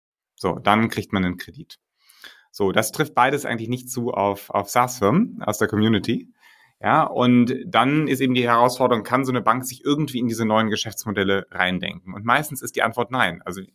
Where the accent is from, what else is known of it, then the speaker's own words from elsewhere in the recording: Hamburg, Germany; moved away as an adult; also born or lived in Berlin; now in Stockholm, Sweden; bin Hamburger, habe lange in Berlin gelebt und hatte dann 2015 mich entschieden, nach Stockholm zu gehen